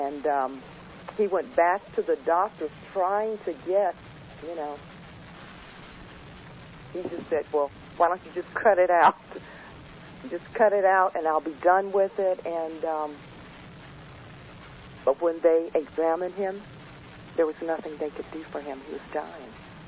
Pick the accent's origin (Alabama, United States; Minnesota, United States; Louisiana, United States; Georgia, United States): Georgia, United States; I was in the state of Georgia, my hometown.